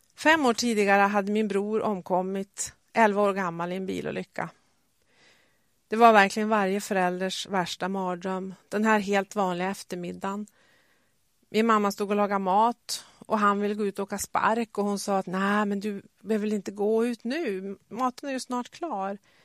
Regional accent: Överhörnäs, Västernorrland County, Sweden; also born or lived in Umeå / Jönköping / Örebro; och jag är född och uppväxt i Överharnes som ligger en mil söder om Övik och där jag också bor. Efter att jag hade gått ut gymnasiet så flyttade jag upp till Umeå

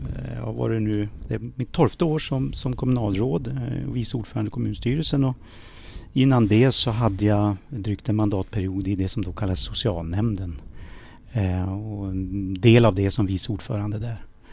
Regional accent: Björna, Västernorrland County, Sweden; also born or lived in Upplands Väsby / Hoting / Ramsele; Delvis uppvuxen i Hoting och i Ramsele. Mm. Ja. Men i stort sett hela grundskolegången i Björna. Så att jag ser väl Björna som där jag har växt upp.

